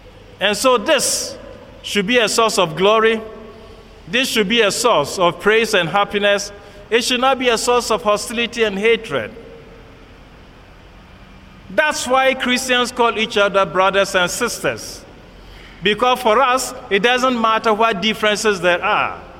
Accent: Ghana; I come also from Africa. I come from the other part. You are in the east, we are in the west. I come from Ghana.

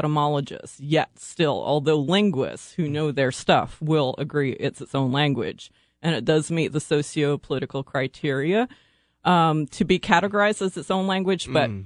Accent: Midwest, United States; English is a second language; I grew up in the Midwest.

